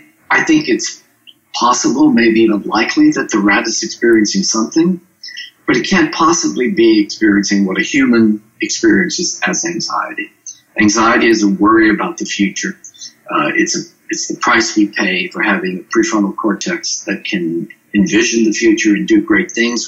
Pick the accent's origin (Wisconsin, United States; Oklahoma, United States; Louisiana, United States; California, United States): Louisiana, United States; or I'm from Louisiana, so we say crawfish.